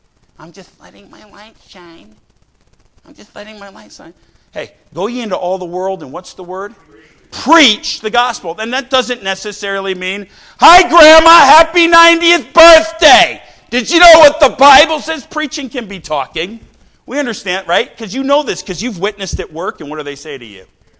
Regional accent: Missoula, Montana, United States; I grew up in Missoula, Montana, right next to a liberal arts university.

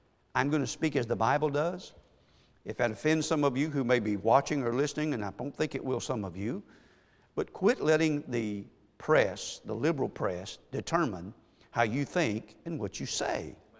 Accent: Mississippi, United States; I didn't want to be called a Yankee. I'm from Mississippi.

